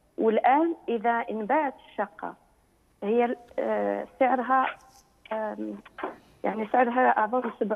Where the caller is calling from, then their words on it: Canada